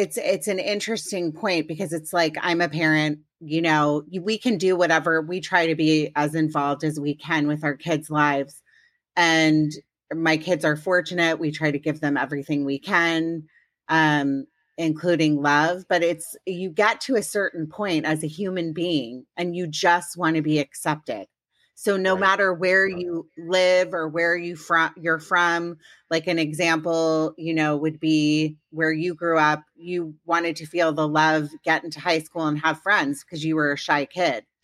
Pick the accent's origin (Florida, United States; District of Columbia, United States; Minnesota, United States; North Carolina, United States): District of Columbia, United States; Washington; I grew up personally in Washington, D.C., and it was the opposite.